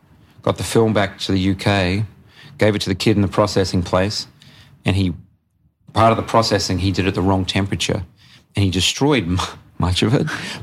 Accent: Adelaide, South Australia, Australia; So I grew up here in Adelaide, born in Blackwood. My parents lived in Adelaide for many years.

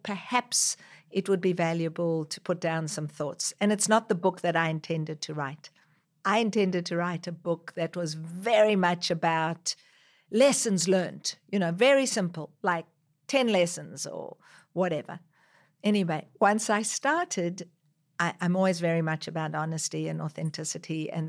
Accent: South Africa; born there; moved away; also born or lived in Israel / Australia; So I was born in South Africa, but I spent many years living in Israel and then many years living in Australia. So when I go back to South Africa, people think I'm an Australian.

